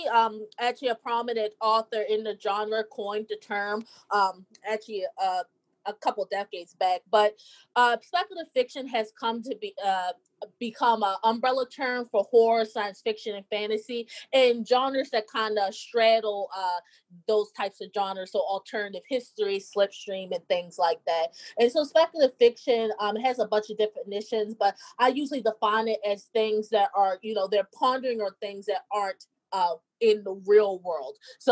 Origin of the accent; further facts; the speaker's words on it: Baltimore, Maryland, United States; different things going on in my hometown of Baltimore and things like that around